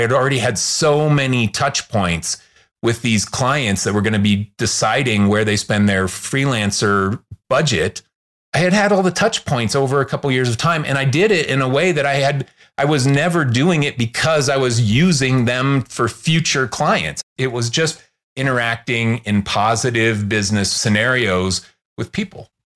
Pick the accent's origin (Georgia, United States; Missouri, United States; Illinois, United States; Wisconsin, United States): Illinois, United States; Chicago; now in Salt Lake City, United States; I'm from Chicago originally, but she had family here.